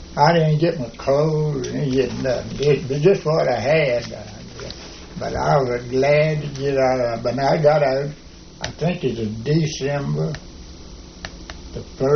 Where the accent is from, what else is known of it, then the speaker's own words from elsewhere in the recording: Florida, United States; I had 30 days and 8 days traveling down because I was from Florida